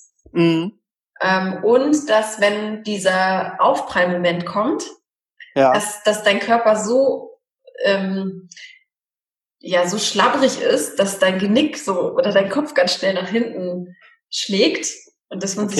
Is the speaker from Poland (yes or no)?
yes; Poland; Ich bin ja auch Polin, also falls es die Zuhörer nicht wissen.